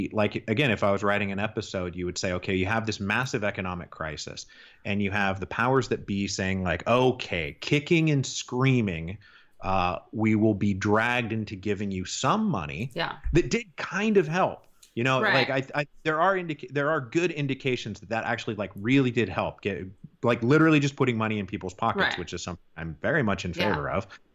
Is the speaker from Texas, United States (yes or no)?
no; Seattle, Washington, United States; also born or lived in Portland; You know, I'm from Seattle originally. I don't live there anymore, but I lived in Seattle. I lived in Portland.